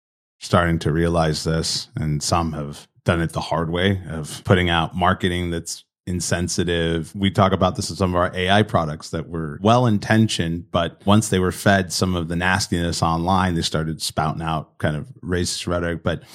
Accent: Indiana, United States; And I grew up in Indiana in the Midwest here

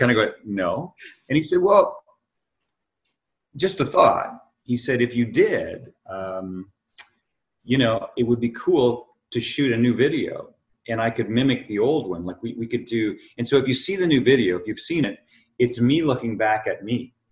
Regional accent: Hanover, Ontario, Canada; we shot that in JDS, John Diefenbaker Secondary School in Hanover, where that's my hometown.

